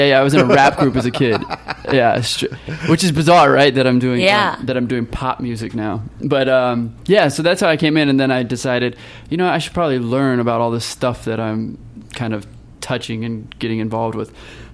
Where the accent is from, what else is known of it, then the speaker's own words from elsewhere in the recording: California, United States; also born or lived in Los Angeles; I was actually born in Fullerton, which is a little south of here. And then I grew up in Orange County, but pretty much grew up in LA as well.